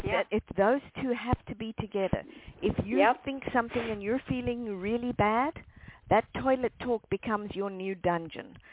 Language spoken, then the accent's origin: English; South Africa; You know, I grew up in South Africa, and there's quite a lot of game around there.